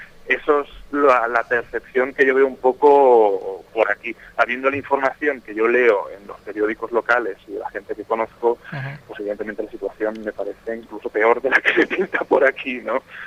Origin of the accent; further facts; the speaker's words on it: Alicante, Valencian Community, Spain; now in Madrid, Spain; yo desde Madrid, siendo alicantino, tengo información de cómo se mueven las cosas